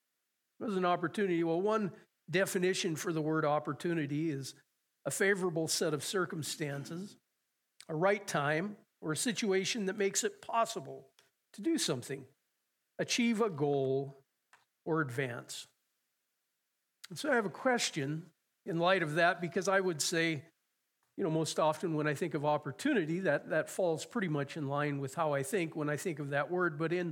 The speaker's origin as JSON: {"language": "English", "town": "Conrad", "country": "United States", "tie": "born or raised there", "said": "watching the farmers around my hometown of Conrad pull the cultivators through the fields."}